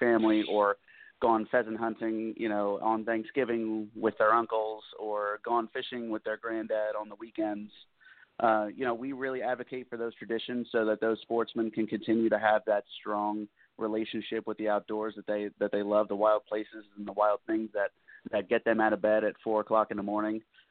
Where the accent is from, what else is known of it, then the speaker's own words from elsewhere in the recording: Trenton, New Jersey, United States; I'm calling you from Trenton, New Jersey right now. Oh, okay. Lifelong Trentonian. Okay. Been here my whole life. So is my whole family.